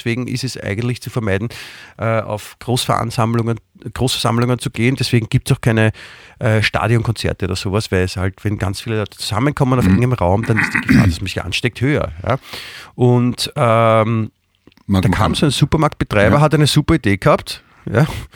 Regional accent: Vienna, Austria; letztendlich sind wir beide Wiener

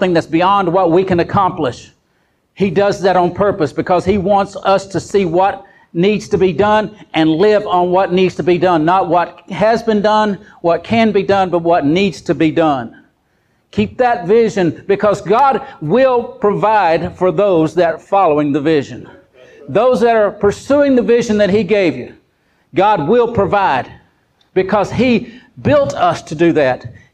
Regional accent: Texas, United States; I'm born and raised in Texas, but I was born north of Dallas, so I've never been in those places.

